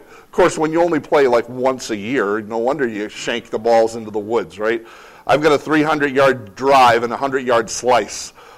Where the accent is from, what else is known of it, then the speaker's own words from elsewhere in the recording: New Jersey, United States; accent: Jersey; And he uses it over, and there's my Jersey accent.